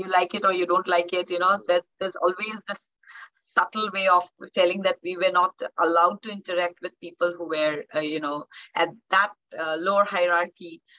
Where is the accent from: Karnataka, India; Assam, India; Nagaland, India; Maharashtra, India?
Assam, India; Dibrugarh; English is a second language; Absolutely different. Like you've mentioned, it's the tea city of the country. So just by the name of it, there are tea gardens all over and all around the city. It's a small town, I would like to call it always.